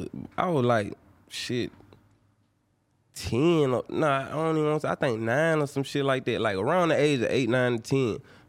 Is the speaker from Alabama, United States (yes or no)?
yes; Mobile, Alabama, United States; I'm from Mobile. I'm from Mobile, Alabama.